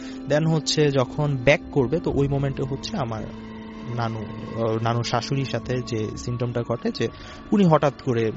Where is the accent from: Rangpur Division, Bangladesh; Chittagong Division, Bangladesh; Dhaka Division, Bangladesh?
Dhaka Division, Bangladesh; Monohardi; তো আমাদের গ্রাম হচ্ছে আপনার চুলাবাজার আর কি, নরসিংদী জেলার মনোহরদী থানার হচ্ছে এটা চুলাবাজার একটা গ্রাম।